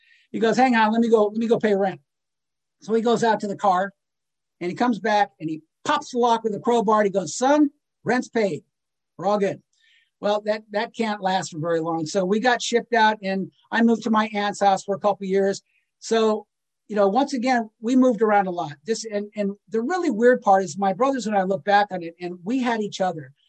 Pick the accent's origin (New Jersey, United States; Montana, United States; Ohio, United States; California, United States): California, United States; Los Angeles; We grew up in Baldwin Hills, and we'd have to go find him.